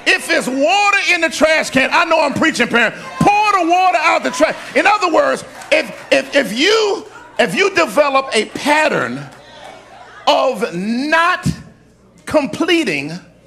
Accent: Washington, District of Columbia, United States; Most of y'all know I'm from Washington, D.C., and amen, and born and raised uptown

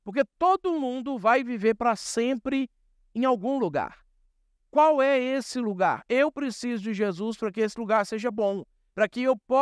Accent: Minas Gerais, Brazil; Videozinho, gente, eu sou mineiro. Quando eu falo no diminutivo, eu não estou menosprezando.

